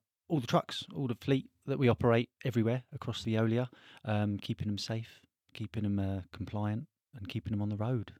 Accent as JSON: {"language": "English", "town": "Harrow", "region": "London", "country": "United Kingdom", "tie": "born or raised there", "lives_now": "Bedfordshire, United Kingdom", "said": "I grew up in Harrow, born and bred in Harrow. So yeah, moved up in Bedfordshire and been there ever since."}